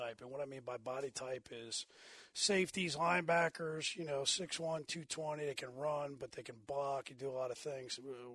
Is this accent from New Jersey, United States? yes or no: yes; New Jersey, United States; Well, I grew up in New Jersey, and every time they came to Philly for a game